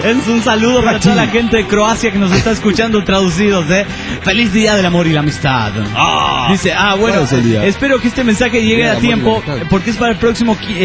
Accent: Concordia, Entre Ríos, Argentina; de Concordia. Entre

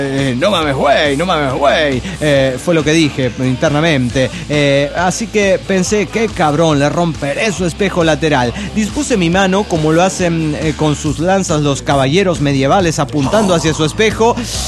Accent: Chiconcuac, State of Mexico, Mexico; Pero yo no soy de ahí, yo soy de Chiconcuac.

